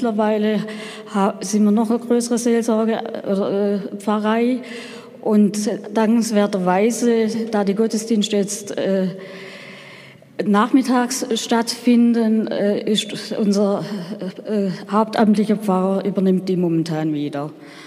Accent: Baden-Württemberg, Germany; in der Diözese Rottenburg-Stuttgart, wo ich herstamme

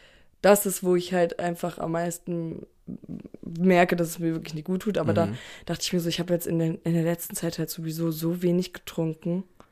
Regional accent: Stuttgart, Baden-Württemberg, Germany; mein bester Freund aus Stuttgart, also unten aus meiner Heimat

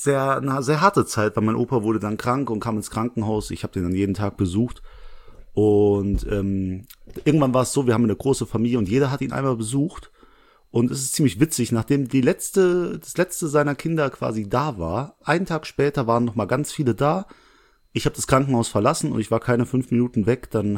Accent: Langweiler, Germany; Ich bin ja hier aufgewachsen in Langweiler, da wohne ich.

